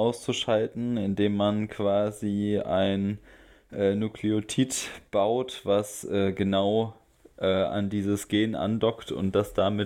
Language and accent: German; Netherlands; ich bin ja ich bin ja Niederländer, das habe ich hier noch nie im Podcast erwähnt.